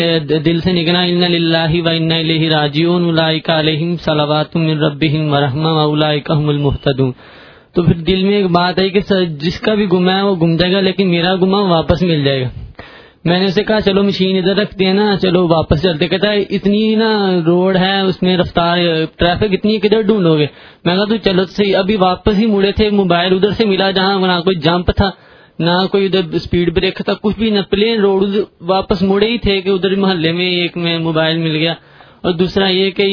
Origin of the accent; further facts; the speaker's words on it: Faisalabad, Punjab, Pakistan; میں فیصل آباد سے آیا۔